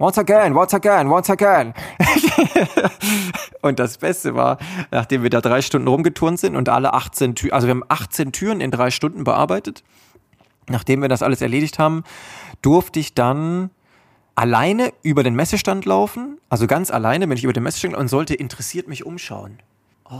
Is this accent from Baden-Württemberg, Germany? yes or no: yes; Baden-Württemberg, Germany; Weil da, wo ich herkomme, da sagt man China. Im Schwabeländle, da sagt man China.